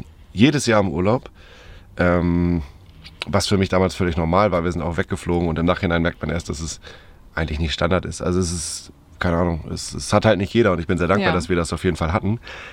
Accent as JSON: {"language": "German", "region": "Schleswig-Holstein", "country": "Germany", "said": "also wir kommen ja aus Schleswig-Holstein, also das Meer ist nicht so weit weg gewesen"}